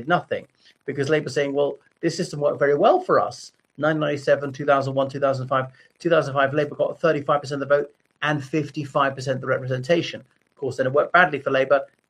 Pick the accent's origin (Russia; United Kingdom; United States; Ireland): Ireland; from Ireland.